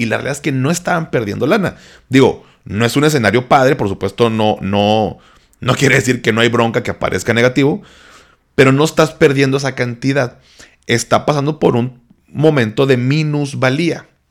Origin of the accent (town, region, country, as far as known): Mexico